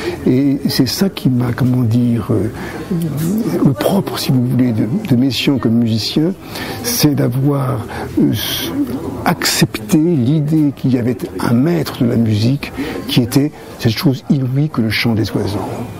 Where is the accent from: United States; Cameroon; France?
France; Normandy; also born or lived in Le Havre; En plus, je suis un Normand, j'ai vécu au Havre et je suis né en Normandie